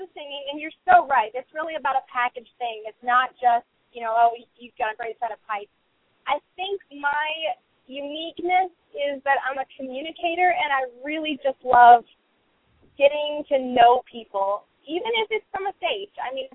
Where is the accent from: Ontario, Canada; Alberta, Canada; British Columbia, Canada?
Alberta, Canada; Calgary; now in Nashville, United States; Their cultures are pretty similar from Calgary to Nashville.